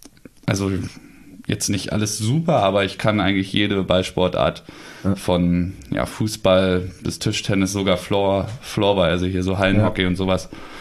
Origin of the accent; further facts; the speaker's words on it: Berlin, Germany; meiner alten Heimat, Richtung Berlin